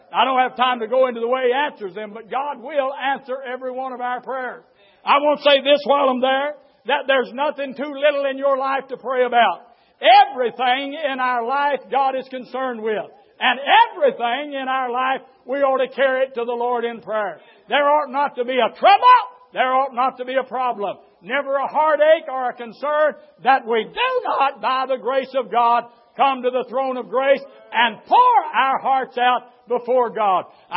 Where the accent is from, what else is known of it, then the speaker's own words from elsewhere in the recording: United States; born there; I want to thank Him this morning that I was born in America.